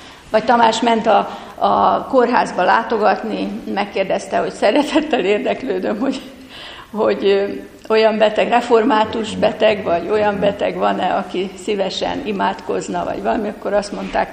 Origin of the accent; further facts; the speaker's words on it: Vojvodina, Serbia; Sárközi faluból, ahonnan én is származok, onnan le a délvidékről, Bácskából